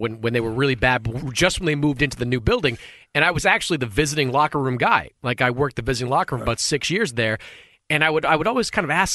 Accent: Boston, Massachusetts, United States; I mean, I grew up in Boston. I went there a lot as a kid, and I remember having some of the obstructed view seats.

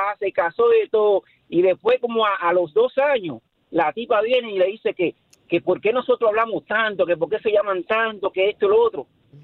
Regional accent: Dominican Republic; Tres chamacos nos criamos juntos en Dominicana, en el barrio.

